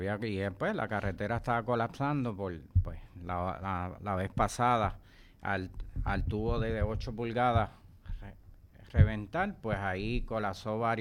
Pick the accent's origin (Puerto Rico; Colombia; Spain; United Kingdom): Puerto Rico; Lares; also born or lived in Castañer; Sí, Castañel. Yo nací en Castañel. Yo soy de Lares.